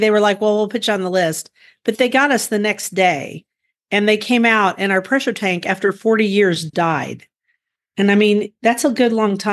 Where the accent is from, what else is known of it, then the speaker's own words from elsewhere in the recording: Guthrie, Oklahoma, United States; from Guthrie, Oklahoma, where I garden on an acre and a half out of 7.5 acres in the country.